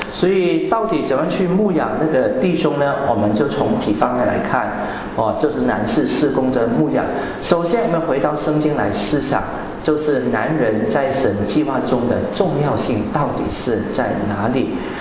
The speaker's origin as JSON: {"language": "Chinese", "country": "Hong Kong", "tie": "born or raised there", "also_born_or_lived": "Philippines", "moved": "as an adult", "lives_now": "Taiwan", "said": "大家应该听得出来我的口音有一点点的那个好像特别，我是在香港长大，然后我到菲律宾读大学，读完大学过来这边工作，后来就是神感动神呼召，我就放弃我的工作就出来读神学，所以来台湾已经三十多年哦，来这边已经拿了台湾的身份证，"}